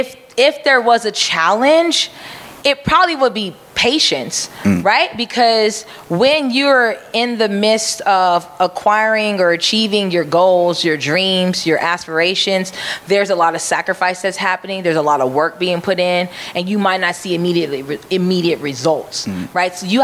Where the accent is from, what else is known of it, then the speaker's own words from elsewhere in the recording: Jamaica; I'm Jamaican.